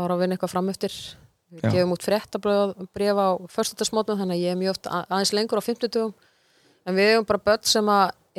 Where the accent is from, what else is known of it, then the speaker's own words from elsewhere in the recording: Aðaldalur, Northeastern Region, Iceland; also born or lived in Akureyri; now in Reykjavík, Iceland; Ég er alveg upp í Aðaldal í Suðurþingarsýslu, Laxárvirkjun í Aðaldal